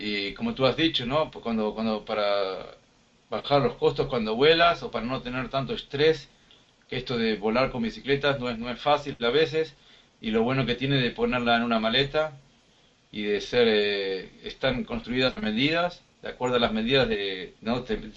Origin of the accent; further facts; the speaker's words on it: Argentina; now in Mannheim, Germany; soy argentino también, nací en Argentina y hace 20 años que resido ya acá en Alemania, en la ciudad de Mannheim.